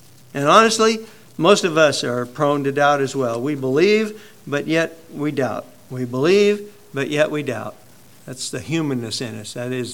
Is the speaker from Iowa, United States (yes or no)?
yes; Iowa, United States; Maybe because I was raised in Iowa and I was so close to those people that wanted to see everything with their own eyes.